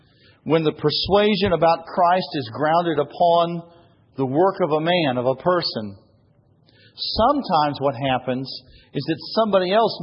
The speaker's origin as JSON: {"language": "English", "town": "Kansas City", "region": "Missouri", "country": "United States", "tie": "born or raised there", "said": "I had the unsettling opportunity to talk with my former youth pastor, where I grew up in Kansas City"}